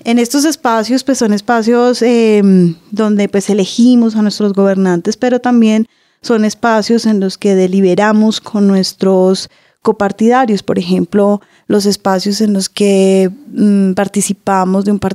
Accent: Colombia; Por eso nosotros como colombianos somos muy parecidos en nuestra forma de relacionarnos políticamente con nuestros vecinos ecuatorianos, peruanos, bolivianos, venezolanos o mexicanos.

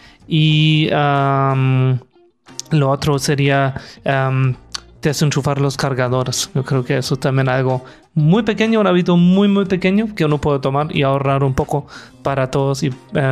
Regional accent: Germany; Spanish is a second language; pues yo vengo de Alemania

